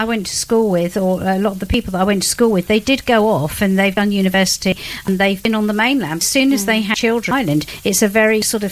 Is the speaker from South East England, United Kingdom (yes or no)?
yes; Cowes, South East England, United Kingdom; I'm number 11 of 12 children, born and bred in Cowes. And I attended the local schools there.